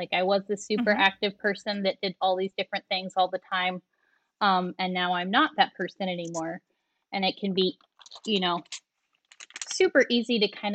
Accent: Kansas, United States; I'm from Kansas.

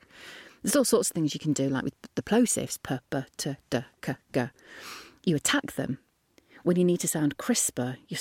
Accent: England, United Kingdom; accent: northern; They only want my normal northern accent if it's playing the part of a person giving a testimonial about an earthy, down-to-earth product

